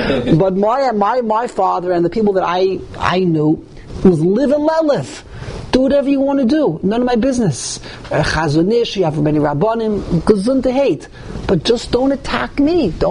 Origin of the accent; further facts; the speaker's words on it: New York City, New York, United States; I know I grew up on the Lower East Side, my father, we grew up on the Lower East Side.